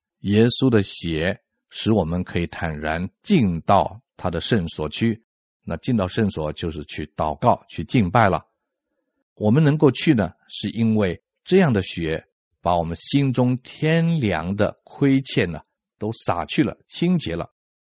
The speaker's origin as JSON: {"language": "Chinese", "country": "China", "said": "好像我们中国人喜欢走后门呐，讲人情"}